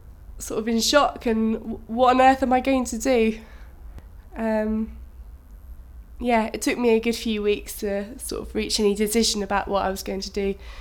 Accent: Langham, East Midlands, United Kingdom; I was born on the 27th of February 1988 and I'm from Langham in Rutland.

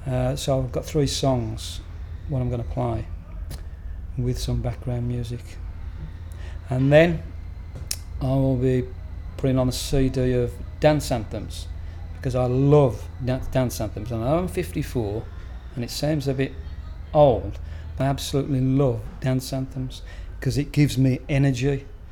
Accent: Birmingham, West Midlands, United Kingdom; I'm 54, and I'm from Birmingham.

